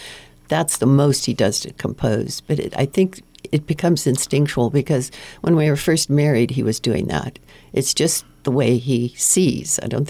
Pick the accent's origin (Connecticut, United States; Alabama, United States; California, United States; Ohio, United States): California, United States; And we're from California original, and we were stunned when we went into the Everglades.